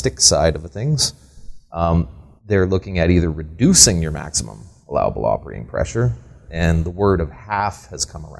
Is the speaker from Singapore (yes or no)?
no; Bentley, Alberta, Canada; I'm from Bentley, Alberta, small town in between Sylvan and Gull Lake.